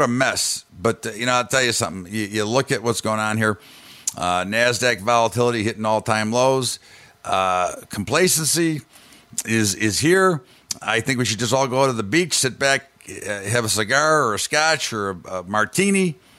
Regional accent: Evanston, Illinois, United States; I'm from Chicago, and, of course, I'm a fan of Northwestern. Didn't go there, but, their local school. Actually, in the town I grew up in, Evanston, Illinois.

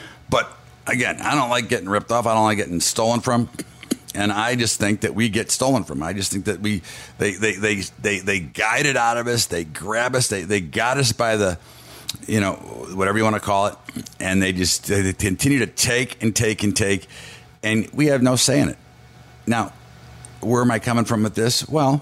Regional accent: United States; Listen, I'm an American.

